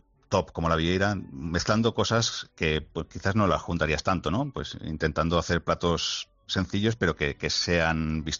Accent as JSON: {"language": "Spanish", "town": "Barcelona", "region": "Catalonia", "country": "Spain", "said": "Yo soy de Barcelona."}